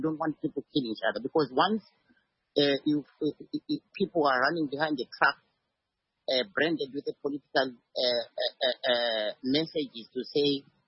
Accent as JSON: {"language": "English", "country": "Namibia", "said": "Say, for instance, I come from Namibia."}